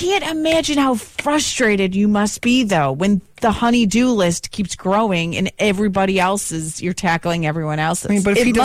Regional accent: Greece, New York, United States; Oh, no. I grew up in Greece

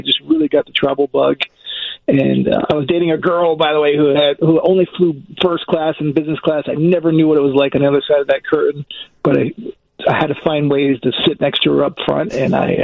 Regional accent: Connecticut, United States; Yeah, so I grew up in Connecticut, was always amazed with travel, but I was afraid to fly.

